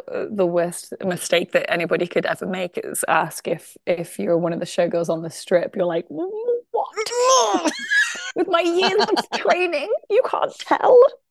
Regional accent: Cheltenham, South West England, United Kingdom; So I grew up in Cheltenham, Gloucestershire, the southwest of England, in the Cotswold area.

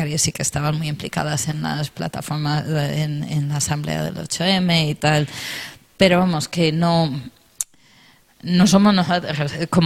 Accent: Castile and León, Spain; Yo estaba en mi pueblo organizando unas varias movidas para la huelga y intentando hacer, vamos, conseguimos en un pueblo como que se puede hacer más cosas porque es muy chico.

